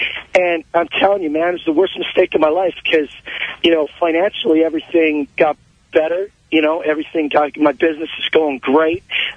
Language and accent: English; Canada; I'm from Canada. I lived in Canada